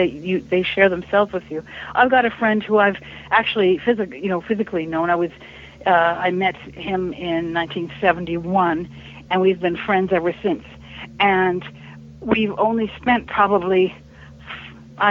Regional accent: Oakland, California, United States; also born or lived in Berkeley / San Francisco; I grew up in Oakland and Berkeley and San Francisco

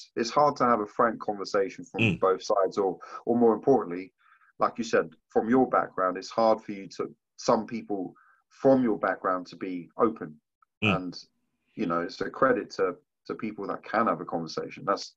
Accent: Tottenham, London, United Kingdom; also born or lived in Mauritius; I was born in Mauritius, a third world country. It, you know, it's still a developing country. Mm-hmm. I grew up in Tottenham, right?

